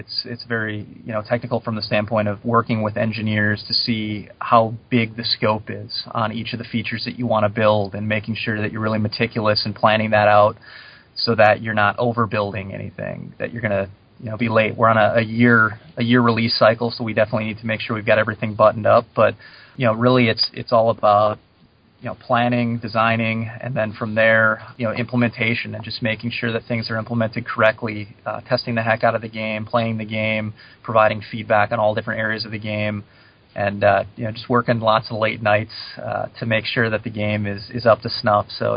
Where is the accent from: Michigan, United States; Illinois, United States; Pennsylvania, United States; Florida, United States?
Michigan, United States; I'm from Michigan, actually a suburb of Detroit, so big Michigan State guy.